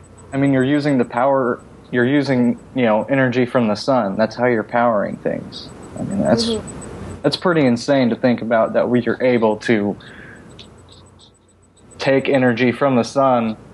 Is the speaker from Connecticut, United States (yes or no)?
no; Oregon, United States; like growing up where I grew up in Oregon, I knew about